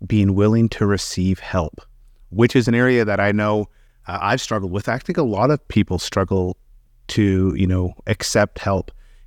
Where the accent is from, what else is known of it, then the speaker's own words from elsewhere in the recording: Canada; I'm Canadian